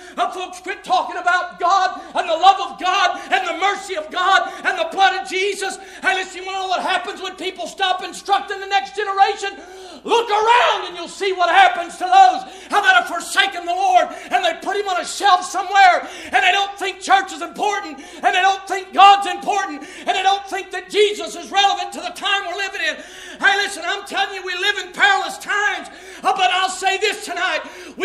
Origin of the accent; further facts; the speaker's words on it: Ohio, United States; I was born in Ohio. I was raised in Ohio. And I've lived in Ohio all my life.